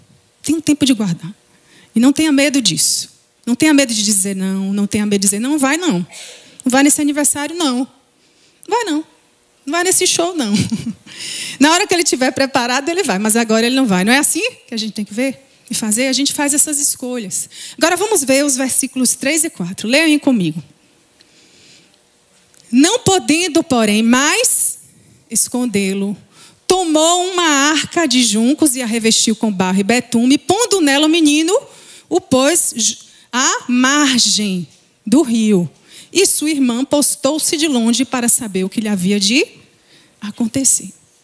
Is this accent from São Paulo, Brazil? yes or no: no; Salvador, Bahia, Brazil; Eu vim de Salvador.